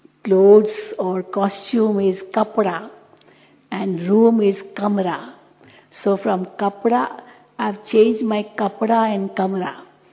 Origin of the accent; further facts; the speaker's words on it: Mumbai, Maharashtra, India; English is a second language; I came with my mother to Baba, and I'm from Mumbai. I studied in a convent school, English medium school in Mumbai, and therefore I could speak fluent English.